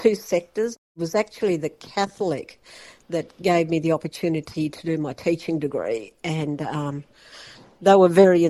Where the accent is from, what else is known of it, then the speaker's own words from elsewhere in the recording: Western Australia, Australia; Now, we're Badi Jawi people, are saltwater people, and we're about 200 kilometres north of Broome on an area called Dampier Peninsula.